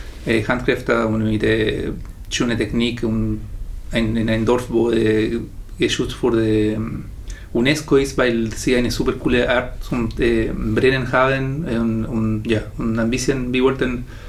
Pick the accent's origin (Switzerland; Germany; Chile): Chile; German is a second language; Ich komme aus Chile.